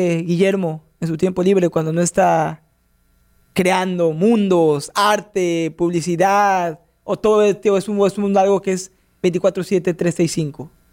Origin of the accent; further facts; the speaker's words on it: Mexico; yo soy de México, tú eres de Argentina